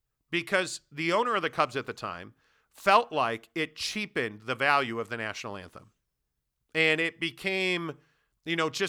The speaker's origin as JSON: {"language": "English", "town": "Chicago", "region": "Illinois", "country": "United States", "tie": "born or raised there", "said": "Growing up in Chicago, I mean, going to the national anthem, going to the Chicago Stadium to watch the Blackhawks or Bulls, and getting that national anthem was unbelievable."}